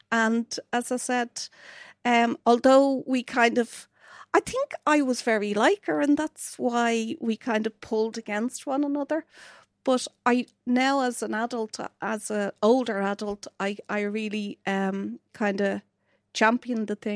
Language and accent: English; Dublin, Leinster, Ireland; So I grew up in the Liberties, and I walked from to school through Francis Street.